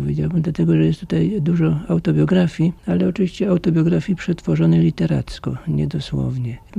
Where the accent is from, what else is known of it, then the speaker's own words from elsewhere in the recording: Bydgoszcz, Kuyavian-Pomeranian Voivodeship, Poland; jestem bydgoszczaninem z urodzenia, znałem te problemy tutaj. Pochodzę również z rodziny dwujęzycznej, to znaczy polsko-niemiecka, znaczy rodzina była polska, ale rozmawiali moi rodzice po polsku i po niemiecku